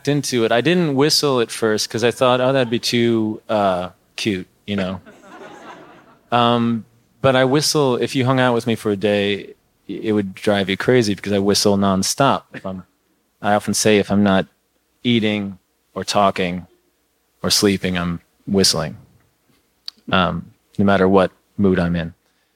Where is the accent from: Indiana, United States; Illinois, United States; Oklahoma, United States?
Illinois, United States; Lake Bluff; Well, I grew up around Chicago, north of Chicago, in Lake Bluff, Illinois.